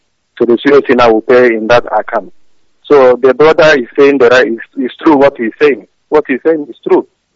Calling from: Istanbul, Turkey; I'm calling from Istanbul.

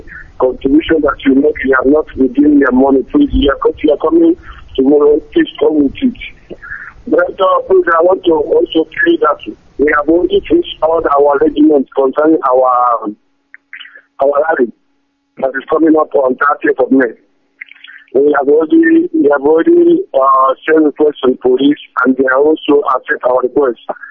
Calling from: Indonesia; I'm calling from Indonesia.

